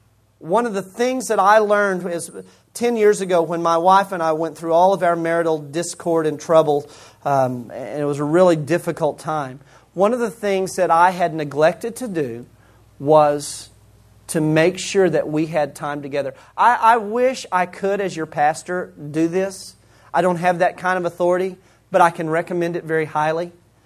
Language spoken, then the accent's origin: English; Canyon, United States; I grew up in Canyon.